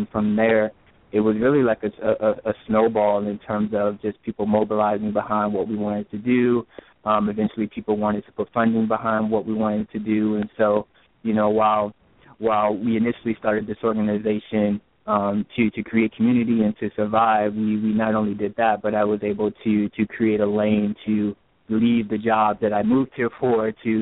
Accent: Norfolk, Virginia, United States; moved away as an adult; now in Boston, United States; I'm originally from Norfolk, Virginia. I grew up there all my life, and then ended up going to college in Northern Virginia.

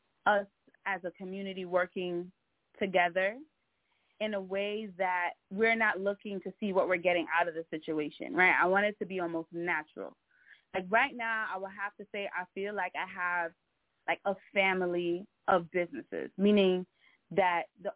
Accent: Brooklyn, New York, United States; I'm from Brooklyn.

